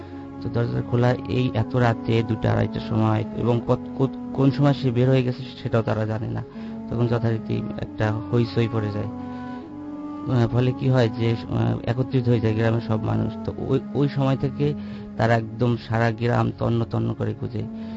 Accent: Kotalipara, Dhaka Division, Bangladesh; আমি ঘটনা গোপালগঞ্জের কোটালীপাড়া থেকে আসছি।

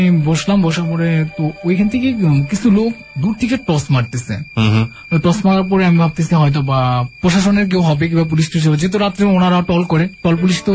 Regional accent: Dhaka, Dhaka Division, Bangladesh; আমার বাড়ি ঢাকা।

